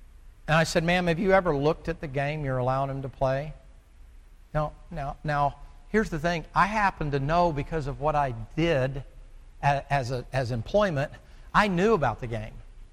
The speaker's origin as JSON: {"language": "English", "region": "the South", "country": "United States", "said": "I'm from the South, man."}